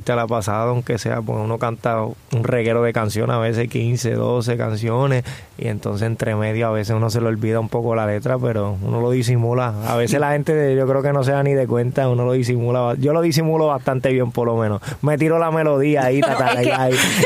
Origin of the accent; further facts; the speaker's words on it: Puerto Rico; also born or lived in Connecticut, United States; Yo me crié en Puerto Rico y me siento 100% puertorriqueño y aunque nací en Connecticut, para mí yo soy de donde me crié y ahí yo me crié toda mi vida y mis amistades son de allá, mis familiares